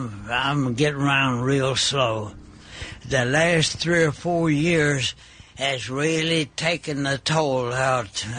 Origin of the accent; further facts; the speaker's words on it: Eastland, Texas, United States; Okay, my mother and dad were in the plumbing business in Eastland, Texas. That's my hometown. Eastland, Texas is between Fort Worth and Abilene, or going out to El Paso.